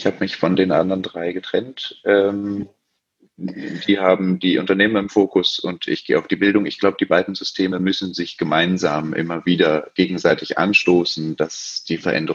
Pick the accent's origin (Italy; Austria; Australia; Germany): Germany; Berlin; 30 Jahre jung, gebürtiger Berliner, hier geblieben